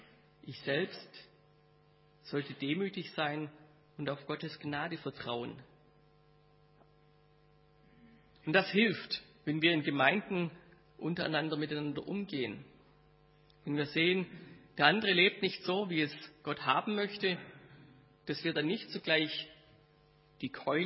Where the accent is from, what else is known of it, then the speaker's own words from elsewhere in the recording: Baden-Württemberg, Germany; now in Hesse, Germany; Mir als Schwabe fällt es hier in Hessen ganz schön schwer, Gottesdienst zu feiern, weil das anders ist und ich es am liebsten so hätte wie zu Hause.